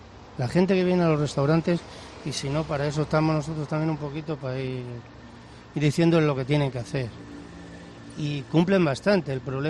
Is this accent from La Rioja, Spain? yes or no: no; Castile and León, Spain; now in Elche, Spain; Yo soy de cerca de un pueblo que se llama Yo, de Zamora, y aquí andamos.